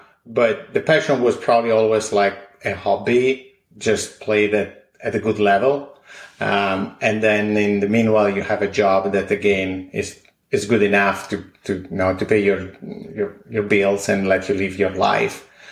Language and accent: English; Italy; I grew up in Italy in a small town in the northeastern part.